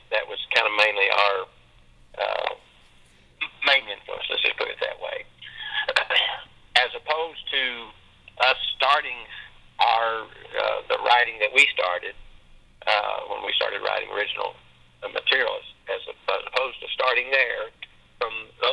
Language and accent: English; Missouri, United States; I grew up in Southeast Missouri, but that's all a part of the Delta region over there, and it's a lot of cotton and soybeans, and it's farmland